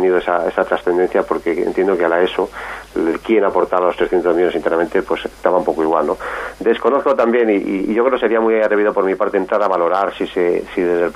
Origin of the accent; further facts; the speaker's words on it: Spain; quienes cuentan con la oportunidad privilegiada de sacar ciencia puntera somos los españoles